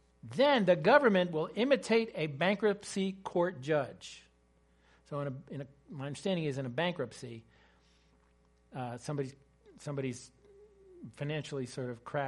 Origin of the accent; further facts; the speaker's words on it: Poughkeepsie, New York, United States; I grew up in Poughkeepsie, New York, and we had a little lot there on the corner, and there was a forsythia bush.